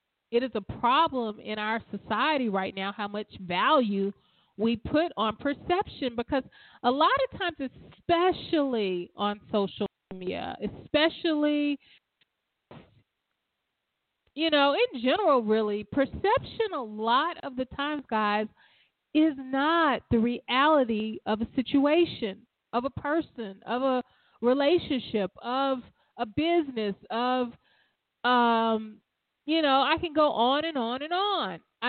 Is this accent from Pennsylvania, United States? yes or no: no; Alabama, United States; I'm from the South. So what we would say, you're putting your cart before your horse. So from Alabama, guys.